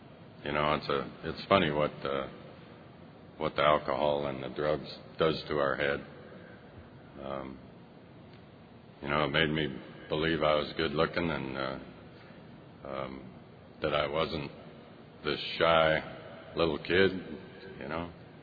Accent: Kodiak, Alaska, United States; there's more chairs in this room than there are people in, you know, in the town that I come from Kodiak.

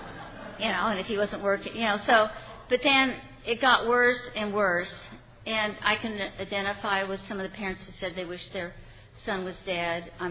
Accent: Tulsa, Oklahoma, United States; I'm from Tulsa.

